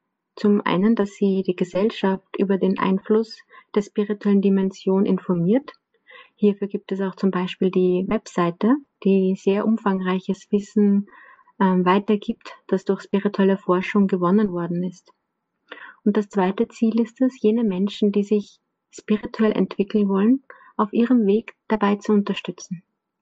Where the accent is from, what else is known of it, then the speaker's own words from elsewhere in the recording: Lower Austria, Austria; ich komme aus Niederösterreich.